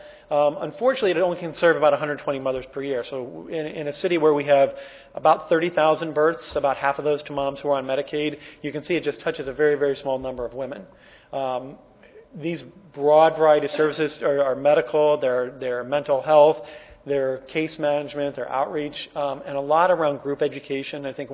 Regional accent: United States; So as an American, I can say I hate the government, but I sure benefited a lot from it, right?

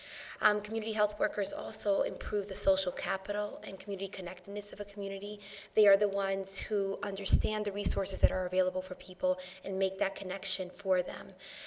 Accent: New York, United States; I'm from New York, but many of you know about the South Bronx

